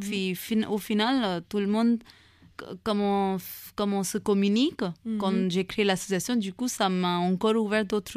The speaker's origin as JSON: {"language": "French", "country": "India", "first_language": "Hindi", "second_language": "French", "said": "Oui, hindi, c'est ma langue maternelle."}